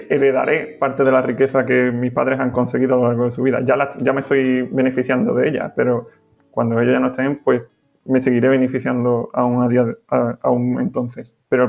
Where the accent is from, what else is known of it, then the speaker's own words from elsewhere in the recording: Chiclana de la Frontera, Andalusia, Spain; tengo 28 años, soy de Chiclana de la Frontera, en Cádiz.